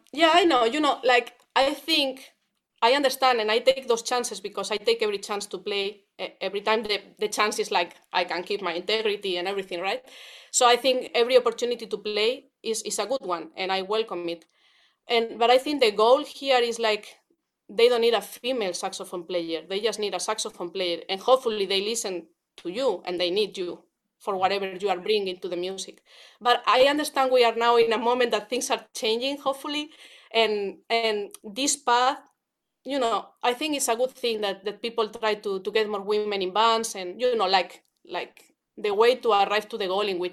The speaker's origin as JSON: {"language": "English", "country": "Spain", "said": "I'm Spanish, I don't play flamenco"}